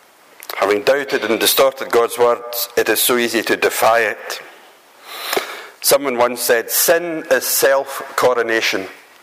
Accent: Motherwell, Scotland, United Kingdom; I was born and brought up in Motherwell.

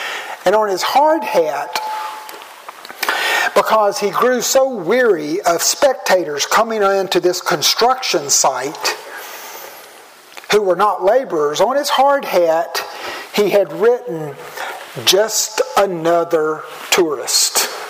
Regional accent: United States; now I'm American and so I know that I don't do roundabouts as well as you do.

